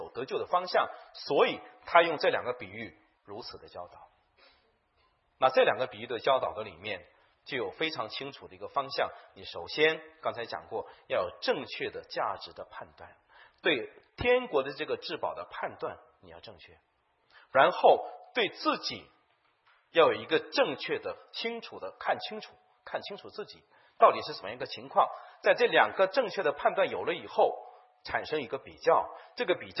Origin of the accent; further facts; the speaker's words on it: China; now in Canada; 从民族性来讲，我是中国人，属于那个国。从疆土性来讲，我是加拿大人，我站在加拿大，差不多是这样。